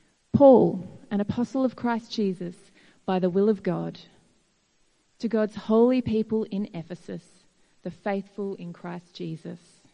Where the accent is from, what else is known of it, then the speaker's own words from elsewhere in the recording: Campbelltown, New South Wales, Australia; I'm from Campbelltown, and it's so wonderful, so encouraging to see us all here together.